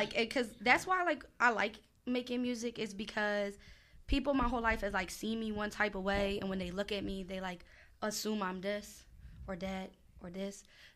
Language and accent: English; North Carolina, United States; also born or lived in New Orleans; now in Philadelphia, United States; I'm 25. I don't know. I'm from North Carolina. I moved to Philly in 2016 because I got divorced.